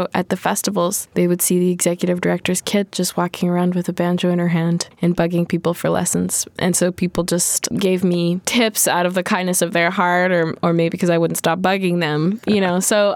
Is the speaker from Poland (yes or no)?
no; Canada; also born or lived in Montreal / Ottawa; I'm 23 now. I've been playing old-time for about 10 years, which makes me feel old. You know, I grew up in Canada on the East Coast and in Montreal and Ottawa.